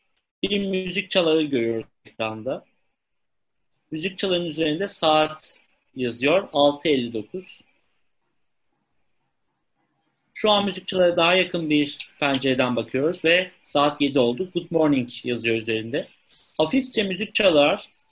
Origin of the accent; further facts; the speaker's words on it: Malatya, Turkey; now in Istanbul, Turkey; Ben İstanbul'dayım. Normalde Malatyalıyım.